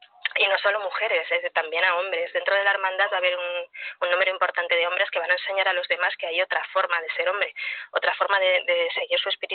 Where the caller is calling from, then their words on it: Cantabria, Spain; Hola, buenos días desde Cantabria.